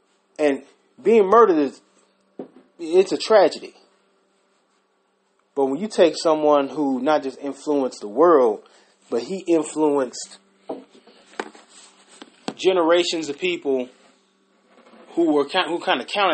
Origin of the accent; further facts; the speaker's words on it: Chicago, Illinois, United States; I'm from Chicago. And I'm from the South Side, 71st and South Prairie, and 69th in Michigan.